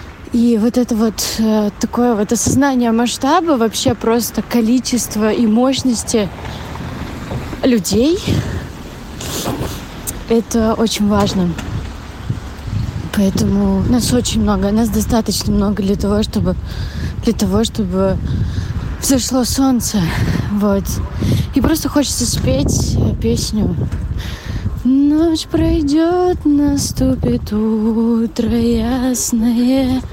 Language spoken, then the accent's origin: Russian; Moscow, Russia; я из Москвы.